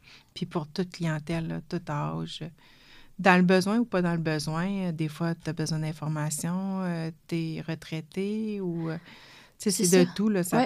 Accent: Sherbrooke, Quebec, Canada; Tu sais, je ne connais pas, puis je viens de Sherbrooke.

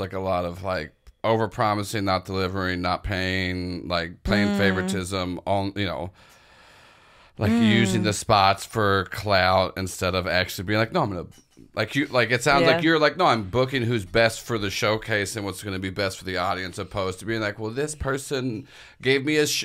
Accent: Chattanooga, Tennessee, United States; I'm from Chattanooga, so it's like, when we first started, we did not have a big comedy scene

